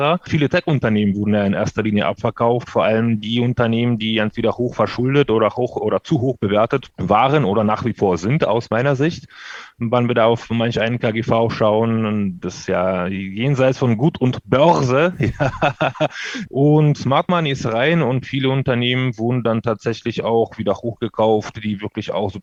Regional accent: Odesa, Odesa Oblast, Ukraine; German is a second language; now in Germany; Ich stamme aus der Ukraine ursprünglich, ich komme aus Odessa, aus wunderschönen Stadt am Schwarzen Meer.

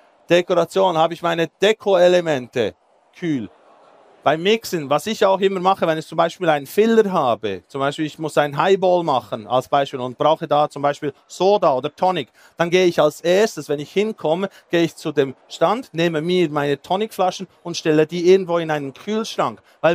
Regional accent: Thun, Bern, Switzerland; Ich komme aus Thun. Thun ist für die, die es nicht wissen, etwas so, ich würde jetzt mal sagen, in diese Richtung. Es hat da Berge und Seen.

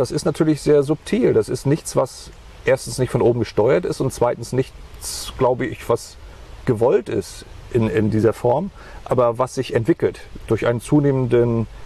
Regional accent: East Germany, Germany; Ich bin ein Kind der Wende. Wir sind in der DDR aufgewachsen

